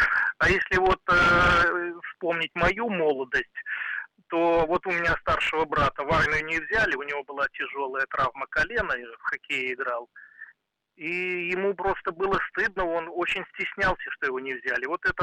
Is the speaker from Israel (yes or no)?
no; Belarus; Я, кстати, не москвич, я из глубокой-глубокой белорусской провинции.